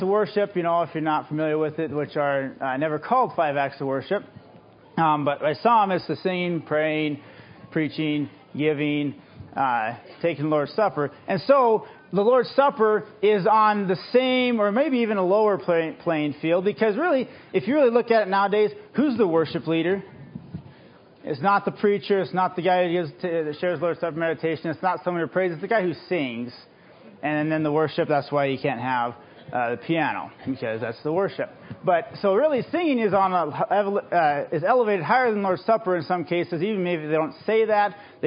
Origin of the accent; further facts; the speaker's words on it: Glendive, Montana, United States; I'm from Glendive.